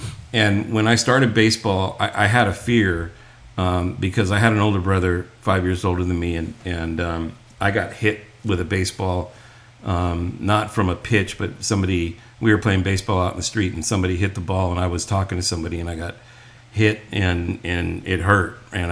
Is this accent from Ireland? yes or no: no; Hacienda Heights, California, United States; we had this big backyard when I grew up in Hacienda Heights. We lived up in a hill, and most of the stuff up there was undeveloped